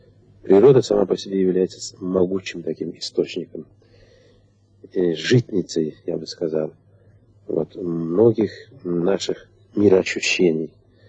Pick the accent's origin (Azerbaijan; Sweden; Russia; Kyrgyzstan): Kyrgyzstan; Sheker, Talas Region; Ибо я родился и вырос в Аиле, в Шекере. Это горный Аил.